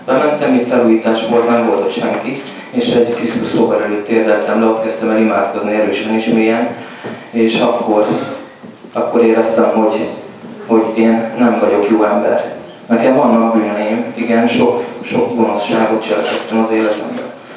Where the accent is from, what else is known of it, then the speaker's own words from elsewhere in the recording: Zakarpattia Oblast, Ukraine; moved away as an adult; now in Hungary; én Kárpátalján születtem, Ukrajnában, akkor még Szovjetunió volt 1979-ben, és ott hát katolikus családban nevelkedtem